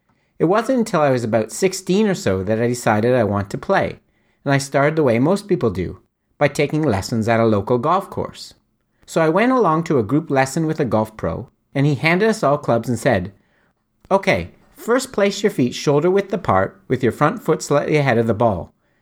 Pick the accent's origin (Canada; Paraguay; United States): Canada; As I have mentioned before, I'm from Canada, where we of course learn to skate before we can walk.